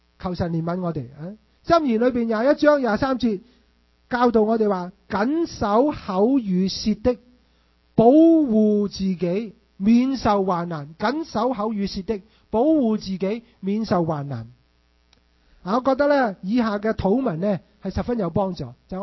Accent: China; 你同我都系中国人，你同我都系一个中国家庭里边长大。

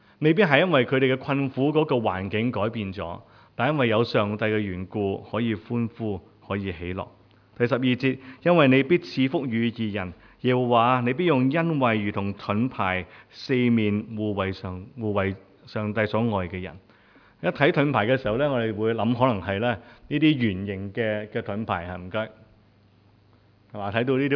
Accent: Hong Kong; 即系我喺香港一路长大，根本未试过见到黑到完全睇唔到嘢嘅，乜嘢都睇唔到。

